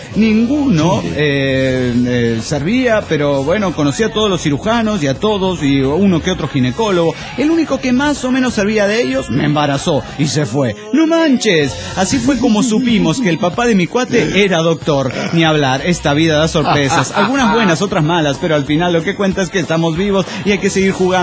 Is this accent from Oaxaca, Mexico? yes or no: yes; Oaxaca, Mexico; Hola, amigos … de Oaxaca.